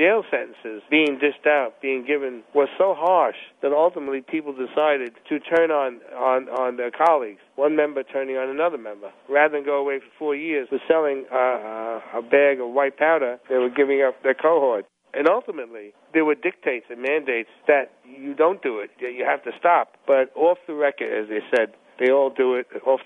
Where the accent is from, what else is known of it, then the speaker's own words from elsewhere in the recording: Bensonhurst, New York, United States; In growing up in Bensonhurst, I knew killers all my life.